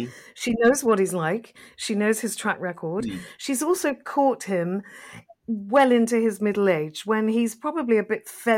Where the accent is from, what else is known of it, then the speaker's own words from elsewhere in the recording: Wales, United Kingdom; My parents used to sing that as well, but I thought it was because we are a Welsh family.